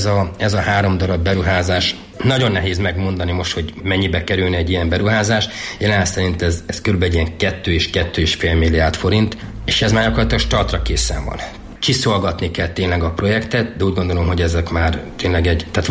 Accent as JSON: {"language": "Hungarian", "town": "Bodrogkeresztúr", "region": "Borsod-Abaúj-Zemplén", "country": "Hungary", "tie": "born or raised there", "said": "én Bodrogkeresztúrban születtem, én tőzsgyökeres bodrogkeresztúri család vagyok."}